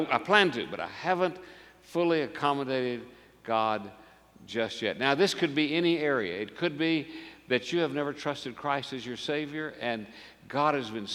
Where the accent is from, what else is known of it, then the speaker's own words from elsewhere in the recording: Kansas City, Missouri, United States; I grew up in Kansas City, went to Northeast High School and Junior High School and Gladstone Grade School.